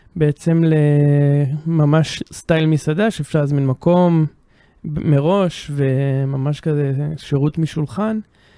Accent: Northern District, Israel; למרות שבעצם גדלתי בגולן, לא הסתכלתי למסביב, לא ראיתי את כל הנחלים ואת כל הטבע

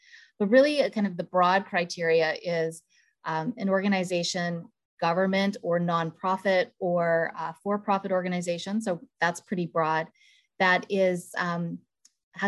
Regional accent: Canada; now in United States; I'm Canadian. I always like to throw that in, Liam, in case I have any Canadian words that I say and people are wondering where the heck I'm from. But I've lived in the Bay Area for about 15 years

